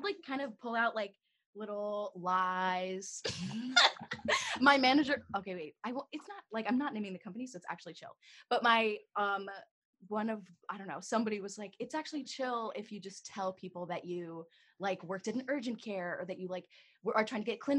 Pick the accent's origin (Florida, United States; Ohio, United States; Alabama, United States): Florida, United States; I'm from Florida.